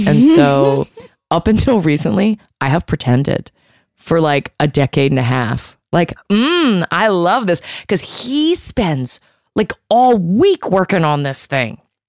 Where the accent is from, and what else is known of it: Virginia, United States